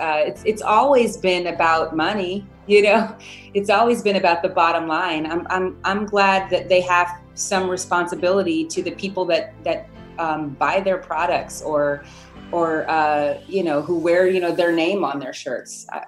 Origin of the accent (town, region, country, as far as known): Harlem, New York, United States